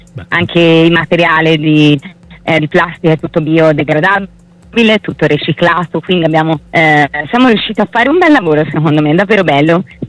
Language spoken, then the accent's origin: Italian; Tuscany, Italy; intanto sono toscana, ho un accento un po' particolare, però spero mi si possa capire.